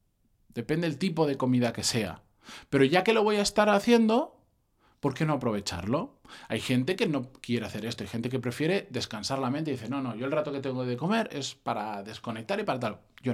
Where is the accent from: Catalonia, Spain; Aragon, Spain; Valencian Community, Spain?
Valencian Community, Spain; Benidorm; Yo de donde soy originalmente, yo soy de Benidorm.